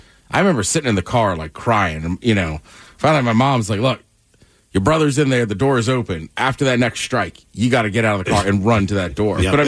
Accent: Maryland, United States; And I was like, all right, I'm from Maryland.

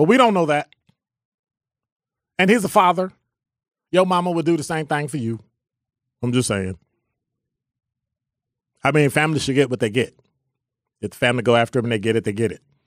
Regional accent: Chicago, Illinois, United States; I'm from the Ickies, 2330 South State Street.

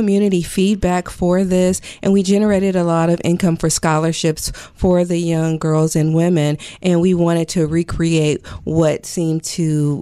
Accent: Compton, California, United States; Originally, I'm from Compton

